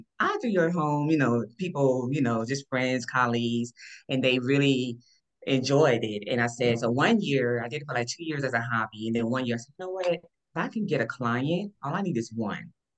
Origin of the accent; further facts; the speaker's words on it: Augusta, Georgia, United States; I'm from Augusta. And years ago, we had Fat Man's Forest.